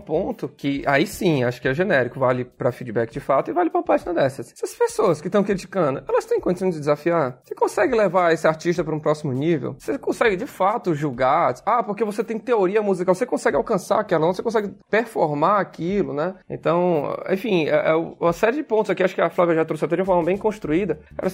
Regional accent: Ceará, Brazil; Eu, por exemplo, sou nordestino, na sociarense, a gente faz piada de tudo.

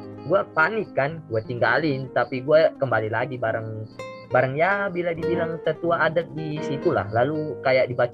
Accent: South Sulawesi, Indonesia; di daerah gua itu Toraja ada banyak sih

